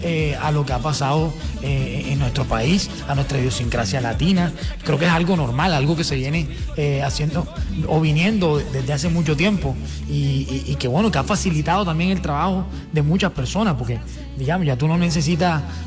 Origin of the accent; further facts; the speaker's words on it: Colombia; yo soy colombiano, aquí vivo, aquí registro las canciones.